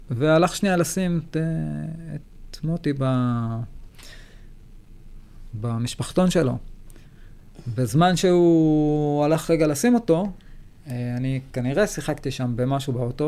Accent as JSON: {"language": "Hebrew", "town": "Jerusalem", "region": "Jerusalem District", "country": "Israel", "tie": "born or raised there", "said": "אז אני גדלתי בירושלים, הייתי ילד בכור"}